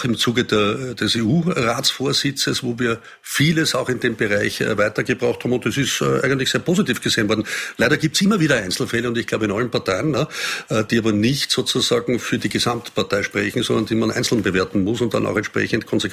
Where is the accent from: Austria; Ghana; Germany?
Austria; wir als Österreicher